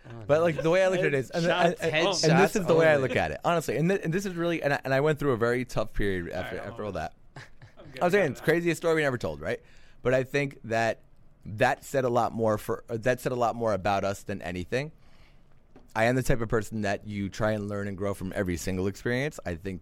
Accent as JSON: {"language": "English", "region": "Appalachia", "country": "United States", "tie": "born or raised there", "said": "I grew up in Appalachia in the 80s, and it was not the most open-minded place"}